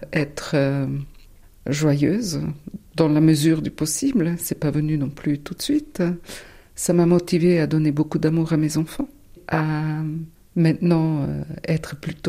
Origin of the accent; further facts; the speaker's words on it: German-speaking Switzerland, Switzerland; French is a second language; Je suis suisse-allemande d'origine italienne